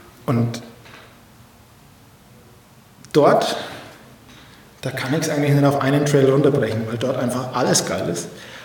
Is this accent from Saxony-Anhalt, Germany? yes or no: no; Bavaria, Germany; Und also ich komme ja so aus der Ecke Fränkische Schweiz.